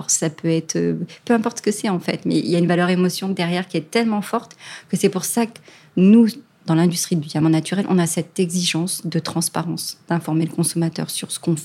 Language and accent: French; France; quand chez nous, en France, doit être c'est 16 ans d'ailleurs